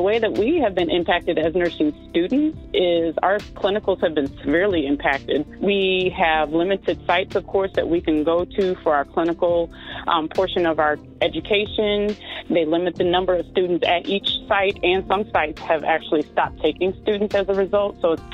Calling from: St. Louis, Missouri, United States; I'm calling from St. Louis, Missouri.

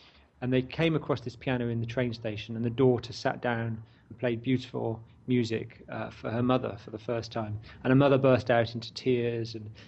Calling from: Bristol, South West England, United Kingdom; I'm phoning up from Bristol in England at the moment.

